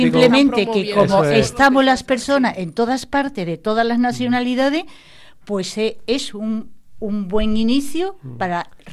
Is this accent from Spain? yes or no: yes; Seville, Andalusia, Spain; yo que soy de Sevilla